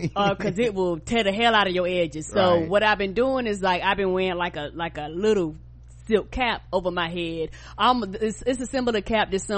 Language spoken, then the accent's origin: English; the South, United States; You know, I'm from the South, and I'm talking to people online